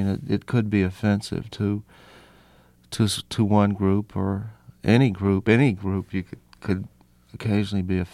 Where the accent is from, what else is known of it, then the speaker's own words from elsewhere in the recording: Nashville, Tennessee, United States; I mean, the Grand Ole Opry is right there. I'd love to do it. If it wasn't my hometown, I probably would have done it by now.